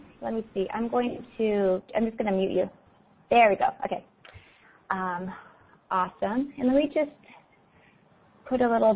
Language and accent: English; Florida, United States; also born or lived in Hawaii / California; I grew up in Florida, Hawaii, and California. So I love the ocean.